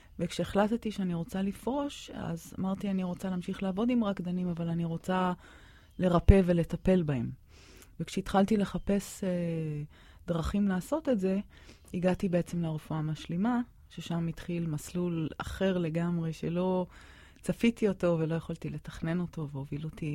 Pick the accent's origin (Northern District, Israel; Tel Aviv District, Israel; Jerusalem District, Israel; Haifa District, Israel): Haifa District, Israel; Haifa; also born or lived in San Jose, United States; סן הוזה, קליפורניה. עליתי קצת אחרי מלחמת ששת הימים, הייתי אז בת 8.5. המשפחה עלתה מציונות, ישבנו בחיפה. גדלתי בחיפה, סיימתי את הריאלי